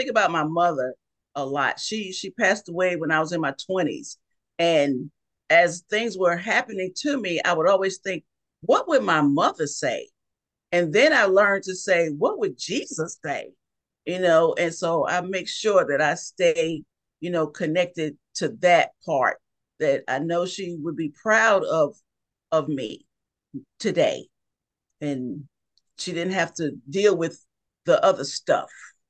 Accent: New York City, New York, United States; now in Mississippi, United States; I'm originally from New York City, and I moved to Mississippi. I've been in the South a good number of years, so I can consider myself a Mississippian now and not a New Yorker.

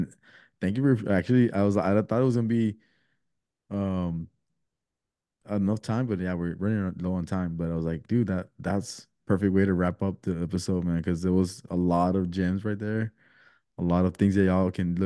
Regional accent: Guadalajara, Jalisco, Mexico; We're Chivas fans, bro. We're from Guadalajara

